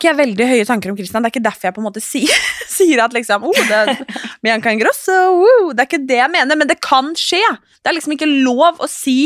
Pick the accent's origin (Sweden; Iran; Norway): Norway; Swedish is a second language; Och detta ska jag fortälla på norsk, för jag är trots allt norsk